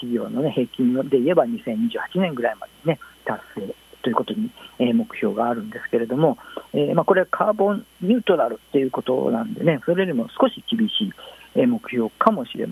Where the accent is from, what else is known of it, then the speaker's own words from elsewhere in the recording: Kyoto, Japan; 地元京都なんですけれども